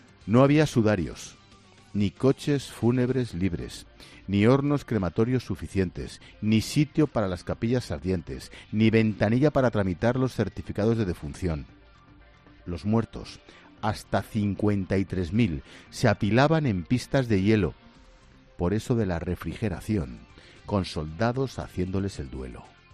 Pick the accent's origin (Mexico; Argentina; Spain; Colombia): Spain; como españoles